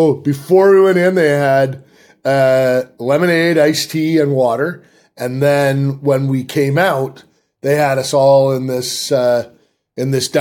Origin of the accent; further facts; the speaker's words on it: Canada; now in United States; I live in the United States, but I'm Canadian. I can't vote.